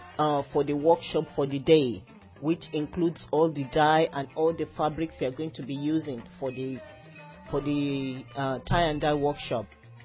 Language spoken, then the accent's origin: English; Nigeria; now in Westport, Ireland; I'm from Nigeria.